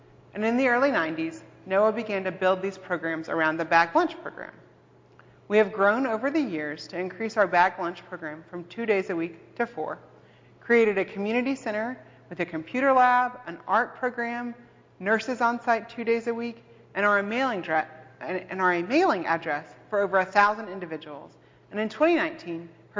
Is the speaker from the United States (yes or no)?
yes; Alabama, United States; but it was going to be a drastic change from what I grew up with in Alabama. We had snow days simply at the hint of snow.